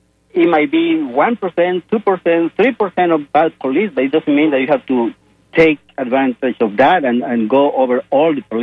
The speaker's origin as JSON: {"language": "English", "country": "Guatemala", "said": "I come from Guatemala."}